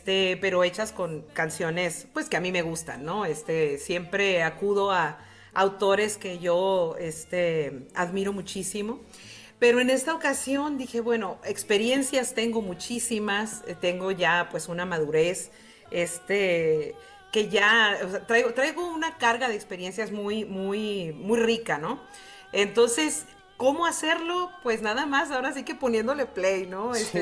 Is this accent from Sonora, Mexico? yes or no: yes; Sonora, Mexico; now in Tijuana, Mexico; Yo soy sonorense, pero ya tenemos acá más de 30 y tantos años. Y Tijuana es una ciudad muy noble, que recibe a los que venimos de fuera con mucho cariño. A mí me encanta vivir aquí